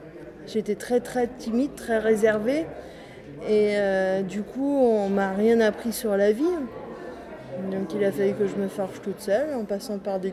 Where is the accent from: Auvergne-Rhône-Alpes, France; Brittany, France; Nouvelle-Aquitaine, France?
Nouvelle-Aquitaine, France; now in Blois, France; En Creuse, ouais.